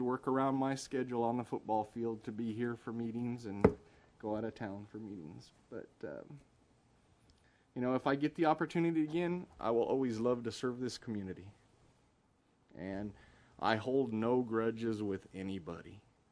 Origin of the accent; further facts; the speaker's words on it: Reedley, California, United States; And I'm always proud to tell people that I'm from Reedley, that I represent Reedley.